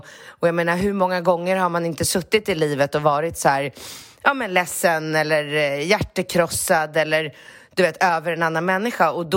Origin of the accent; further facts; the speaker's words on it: Sweden; moved away as an adult; now in Austin, United States; Jag är en svensk 43-årig tjej, bor i Austin, Texas sedan 10 år tillbaka.